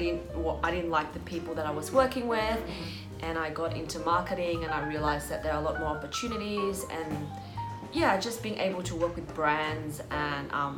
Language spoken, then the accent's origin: English; Australia; yeah, I'm from Australia. So that's why I can work here.